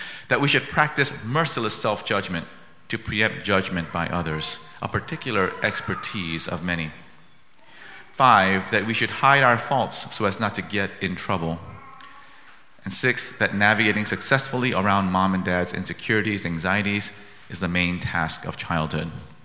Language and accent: English; Minnesota, United States; but I was kind of being Minnesotan, just a bit more special than others